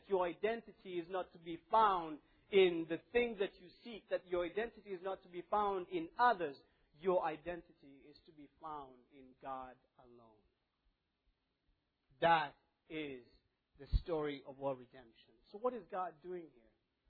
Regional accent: Kenya; It's a British dessert, which I've probably seen because I'm from Kenya.

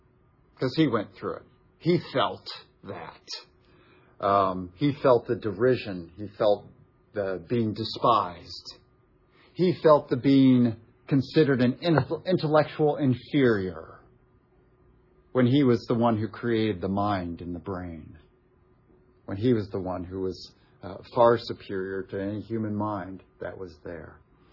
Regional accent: Ohio, United States; He found out we were visiting my mom up in my hometown in Ohio, and then driving down to Louisville, Kentucky.

